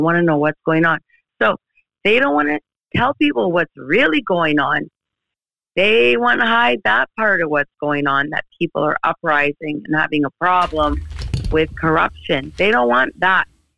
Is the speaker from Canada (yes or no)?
yes; Canada; Well, I'm from Canada.